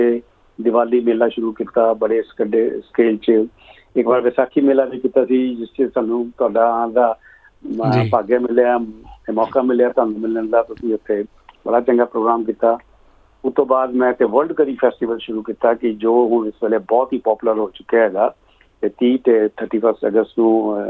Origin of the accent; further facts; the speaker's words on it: Chandigarh, India; moved away as an adult; now in Melbourne, Australia; ਮੈਂ ਚੰਡੀਗੜ੍ਹ ਤੋਂ ਹੈਗਾ, ਮੈਂ ਆਪਣੀ ਪੜ੍ਹਾਈ ਸਾਰੀ ਚੰਡੀਗੜ੍ਹ 'ਚ ਕੀਤੀ ਹੈ, ਅਤੇ ਉਸ ਤੋਂ ਬਾਅਦ 1989 'ਚ ਮੈਂ ਚੰਡੀਗੜ੍ਹ ਤੋਂ ਮੈਲਬਨ ਆਇਆ ਸੀਗਾ ਪਹਿਲੇ